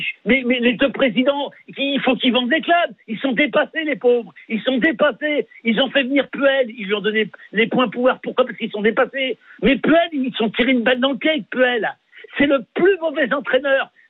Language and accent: French; Saint-Étienne, Auvergne-Rhône-Alpes, France; Et pourtant, je suis stéphanois.